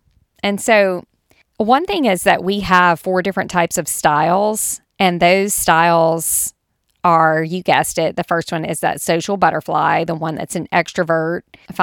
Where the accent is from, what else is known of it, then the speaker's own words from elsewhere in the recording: the South, United States; I know I'm from the South and I think we may hug a little bit more around here.